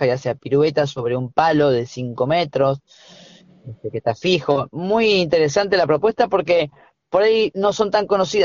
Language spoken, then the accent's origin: Spanish; Luján, Buenos Aires Province, Argentina; toca Luján y yo soy de Luján.